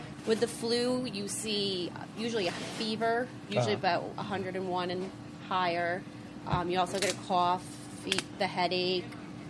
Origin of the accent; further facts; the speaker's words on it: Claverack, New York, United States; I'm originally from Claverack.